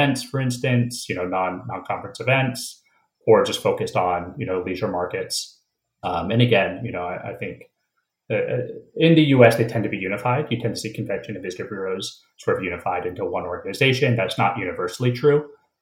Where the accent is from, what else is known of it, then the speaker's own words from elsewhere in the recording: Portland, Maine, United States; now in Washington, United States; Yeah, I grew up a little bit outside Portland, Maine. So I'm from the East Coast. I spent my whole life on the East Coast. Yeah, I grew up in a small town in Maine and been here in DC for, 15 years or so?